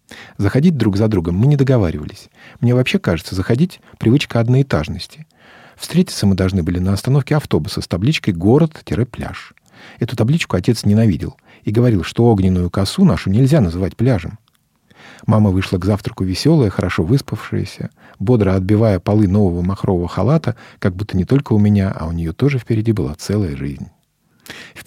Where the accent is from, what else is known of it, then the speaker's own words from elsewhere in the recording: Crimea, Ukraine; а я из Крыма.